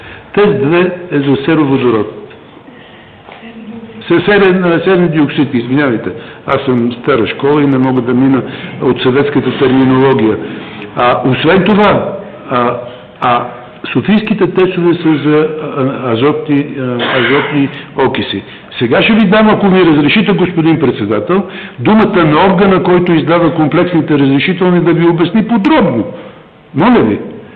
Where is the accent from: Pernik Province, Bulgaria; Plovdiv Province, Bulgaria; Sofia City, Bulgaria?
Sofia City, Bulgaria; Sofia; А София, аз съм коренях софиянец, да не мислите